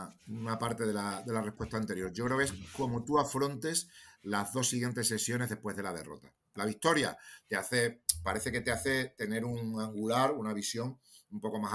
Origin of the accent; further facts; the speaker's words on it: Cáceres, Extremadura, Spain; now in Madrid, Spain; todo se ha dado aquí en Madrid, estoy cerca de mi tierra, de Cáceres y tal